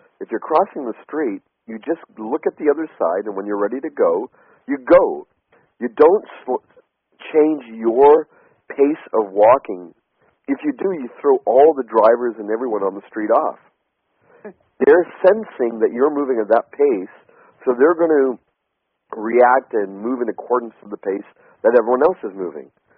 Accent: British Columbia, Canada; You know, we're from Western Canada, which is so fresh. British Columbia is so alive and air is so good.

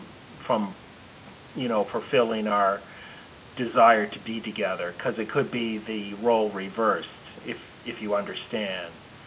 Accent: Canada; She's Canadian. We're both Canadian.

